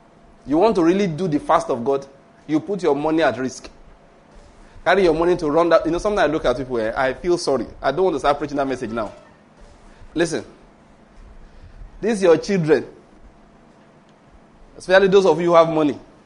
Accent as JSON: {"language": "English", "region": "Western Nigeria", "country": "Nigeria", "lives_now": "Enugu, Nigeria", "said": "I'm from, naturally speaking, I'm from Western Nigeria."}